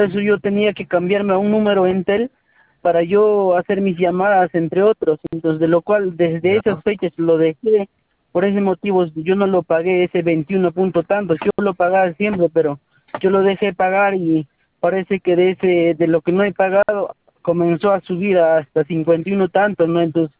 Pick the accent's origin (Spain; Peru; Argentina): Peru; Chincheros, Apurímac; yo soy de Apurímac, que pertenezco al distrito y provincia de Chincheros, ¿no? Entonces yo vivo en un centro poblado